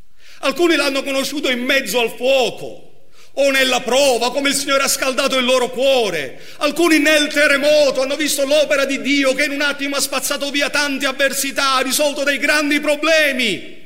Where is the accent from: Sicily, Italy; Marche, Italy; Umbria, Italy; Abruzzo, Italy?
Sicily, Italy; io sono pentecostale, sono anche siciliano